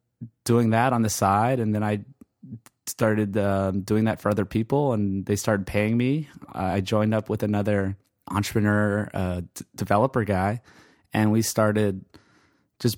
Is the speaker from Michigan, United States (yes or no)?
no; Hawaii, United States; now in Los Angeles, United States; Yeah, sure. I grew up in Hawaii, so that was interesting.